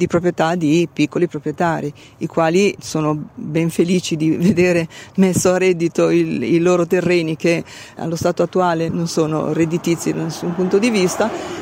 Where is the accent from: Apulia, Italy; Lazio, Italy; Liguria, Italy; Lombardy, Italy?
Lombardy, Italy; Bollate; faccio parte del comitato Data Center No Grazie. Sono di Bollate